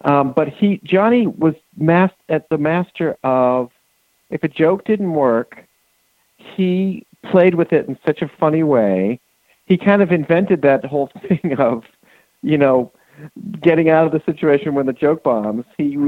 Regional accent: Newton, Massachusetts, United States; So I grew up in Newton, Mass.

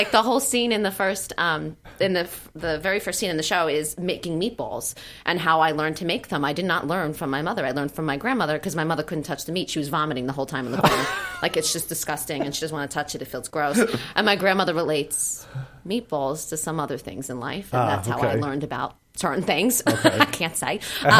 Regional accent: Staten Island, New York, United States; I grew up mostly in Staten Island, which is just amazing because it's its own little bubble.

